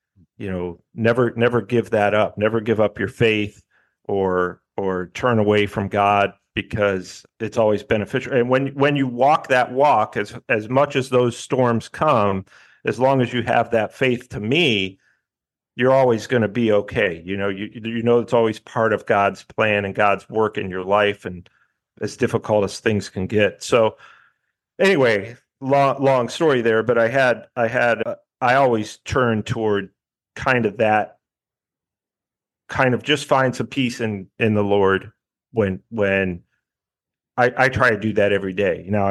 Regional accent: Cuyahoga Falls, Ohio, United States; Hadn't seen it in a while, the house that I grew up in and in Cuyahoga Falls

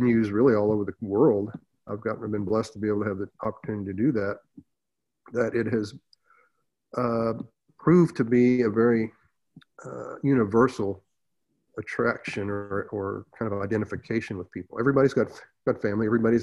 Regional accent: Tahlequah, Oklahoma, United States; I grew up with it in Tahlequah, but we were right in the middle of it. You know, it's capital of Cherokee Nation. I'm not Cherokee, I'm Muscogee Creek.

